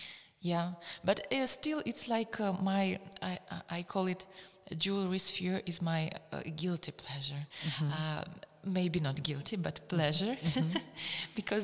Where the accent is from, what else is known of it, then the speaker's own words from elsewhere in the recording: Belarus; English is a second language; I'm from Belarus